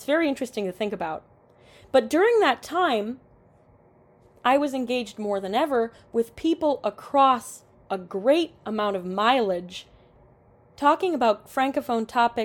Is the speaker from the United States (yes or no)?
yes; Dearborn, Michigan, United States; That's a term I didn't have when I was growing up in Michigan. I grew up in Dearborn, Michigan.